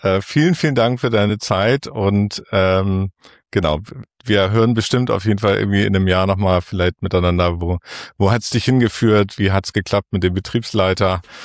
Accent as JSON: {"language": "German", "region": "Hamburg", "country": "Germany", "said": "hört sich für mich als Hamburger immer so ein bisschen auf dem Land"}